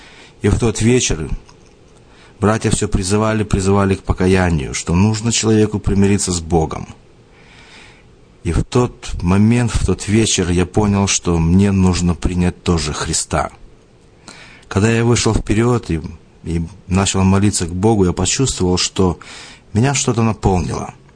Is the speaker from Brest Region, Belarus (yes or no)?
yes; Brest, Brest Region, Belarus; now in United States; Я сам родом из Беларуси, из города Бреста. Приехал в Америку 11 лет назад.